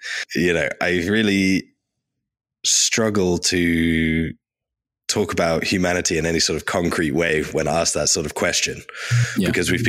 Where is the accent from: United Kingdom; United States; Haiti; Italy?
United Kingdom; Worcester, West Midlands; My grandma used to volunteer at the tea room at Worcester Cathedral in my hometown.